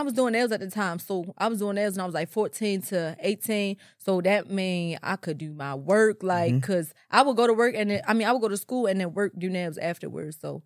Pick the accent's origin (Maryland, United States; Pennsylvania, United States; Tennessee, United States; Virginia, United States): Maryland, United States; Catonsville; I'm from West Side, so I'm from the county, like Catonsville area.